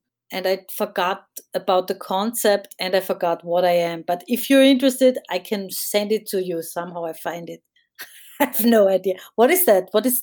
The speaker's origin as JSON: {"language": "English", "town": "Graz", "region": "Styria", "country": "Austria", "said": "I'm from Graz, Styria."}